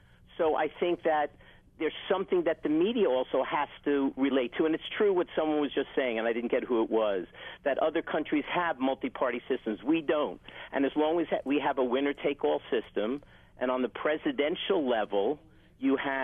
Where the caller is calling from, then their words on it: Hawaii, United States; Okay, yeah, I'm calling from the North Shore of Maui.